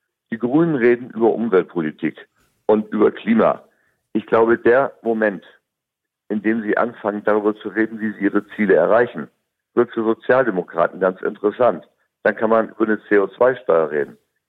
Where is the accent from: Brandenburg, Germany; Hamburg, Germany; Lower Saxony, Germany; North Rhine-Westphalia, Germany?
Hamburg, Germany; Also ich bin Hamburger